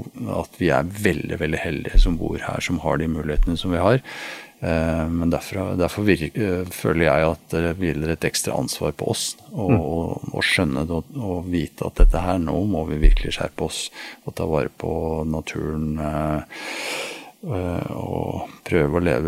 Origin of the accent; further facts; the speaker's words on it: Nesodden, Akershus, Norway; Jeg førte jo fiskedagbok da jeg var liten, på Nesodden og fisket gjedde i vannet der, og torsk og makrell i fjorden.